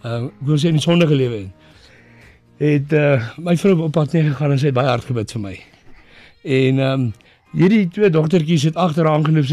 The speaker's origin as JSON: {"language": "Afrikaans", "town": "Brits", "region": "North West", "country": "South Africa", "said": "Nee, ons is van Brits af."}